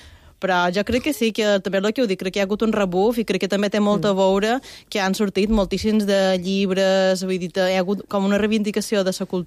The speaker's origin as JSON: {"language": "Catalan", "town": "Felanitx", "region": "Balearic Islands", "country": "Spain", "said": "jo crec que també depèn de on has nascut, perquè jo som de Fadenich"}